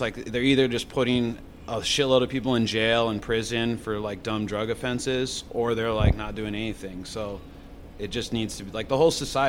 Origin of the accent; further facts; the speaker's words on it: Santa Cruz, California, United States; Like where I grew up in Santa Cruz, California, like that was a thing.